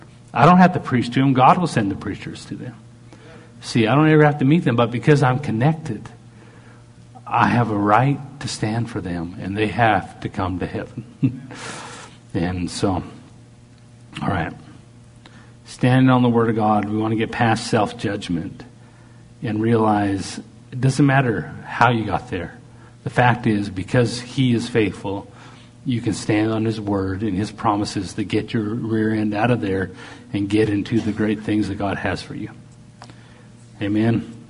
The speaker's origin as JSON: {"language": "English", "country": "Canada", "said": "Well, he didn't realize I'm Canadian."}